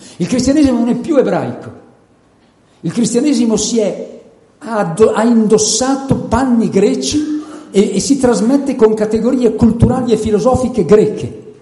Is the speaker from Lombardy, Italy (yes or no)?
yes; Milan, Lombardy, Italy; Noi milanesi